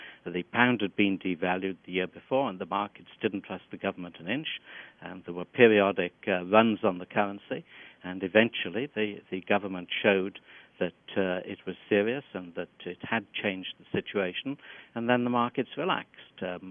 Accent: United Kingdom; which I happen to know about because I am British

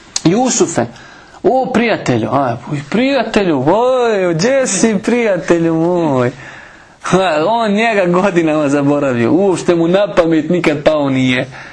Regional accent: Bosnia & Herzegovina; mi smo svjedoci da je se to desilo kod nas u Bosni, da ljudi budu u zatvoru i da iziđu iz zatvora da postanu vladari.

